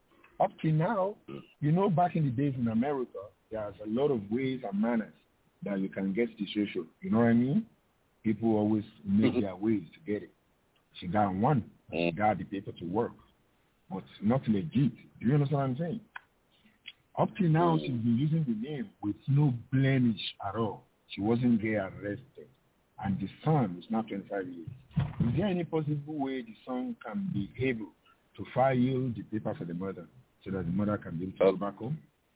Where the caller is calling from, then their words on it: Providence, Rhode Island, United States; Are you able to do any innovation work in Rhode Island? Because I'm calling from Providence.